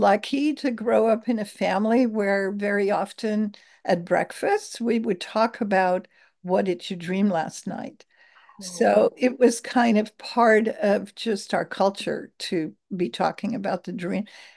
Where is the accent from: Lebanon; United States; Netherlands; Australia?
Netherlands; I grew up in the Netherlands, and we had a lot of bridges.